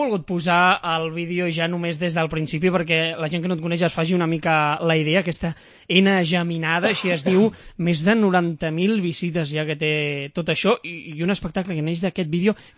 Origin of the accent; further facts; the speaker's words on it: L'Hospitalet de Llobregat, Catalonia, Spain; com tots dos som de l'Hospitalet